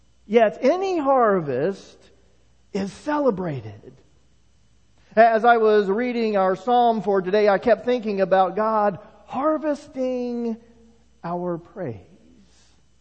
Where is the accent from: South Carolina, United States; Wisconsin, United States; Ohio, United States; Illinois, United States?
Ohio, United States; Enon; Growing up in Enon, just 15 miles down the road, I'm used to this season.